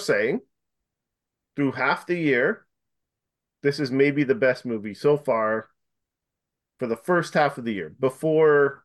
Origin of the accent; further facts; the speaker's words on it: Canada; I think it's maybe because we're Canadian and we don't live in a culture where you could just be shot any day.